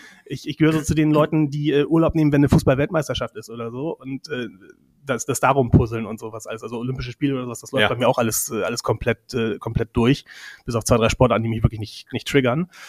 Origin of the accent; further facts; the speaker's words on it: Ramelsow, Lower Saxony, Germany; ich komme aus Ramelsow, also nicht direkt hier Buxtehude.